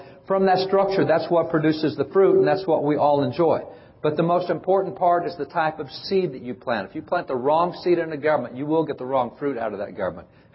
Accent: Texas, United States; I'm a rancher. I'm a cowboy. I'm from Texas. Got the ranch, got the horses, got the pickup, got everything that goes with it.

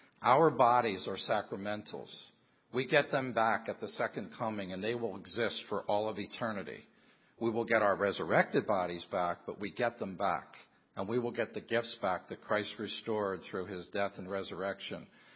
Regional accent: Washington, District of Columbia, United States; born there; I was born in Washington, D.C.

